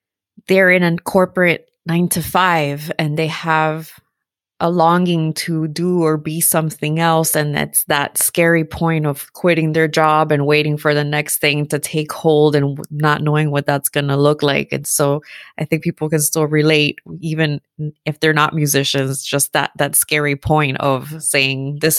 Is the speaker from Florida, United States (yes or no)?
yes; Miami, Florida, United States; born there; I was born in the States and my parents are Cuban. I was born in Miami, Florida.